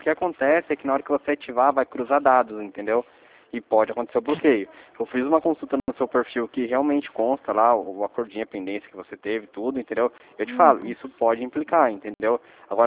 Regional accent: São José dos Campos, São Paulo, Brazil; Sou de São José dos Campos.

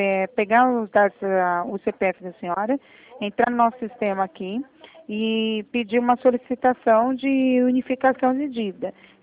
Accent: Itatiba, São Paulo, Brazil; Eu sou de Itatiba, né?

